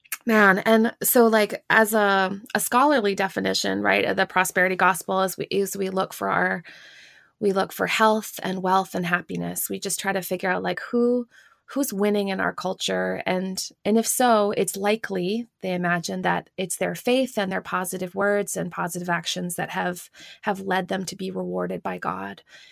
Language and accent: English; Canada; now in United States; And I mean, I'm not even American. I'm Canadian